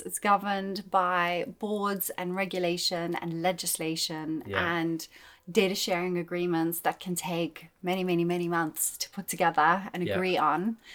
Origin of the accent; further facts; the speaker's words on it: South Africa; I've got Italian parents and I was born and raised in South Africa.